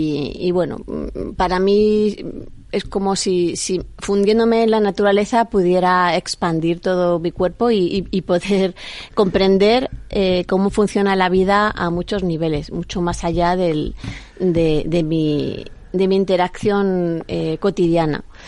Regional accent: Madrid, Community of Madrid, Spain; born there; pero yo nací en Madrid.

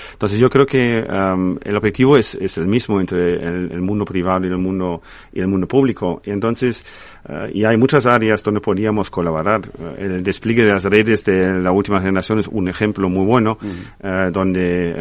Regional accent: Germany; Spanish is a second language; yo soy alemán y entonces os puedo decir que en Alemania hay sitios bastante más populares con peor conectividad que en España

